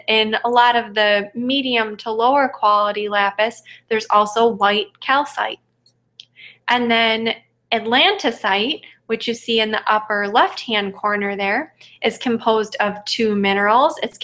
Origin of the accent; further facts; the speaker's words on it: Midwest, United States; I'm from the Midwest. I love the Midwest.